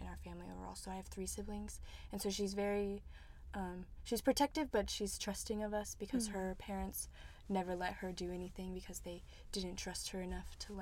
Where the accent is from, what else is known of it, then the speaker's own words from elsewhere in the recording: Mineral Wells, West Virginia, United States; also born or lived in Charleston; I grew up in Mineral Wells in the Parkersburg, West Virginia area, so about an hour and a half away from Charleston.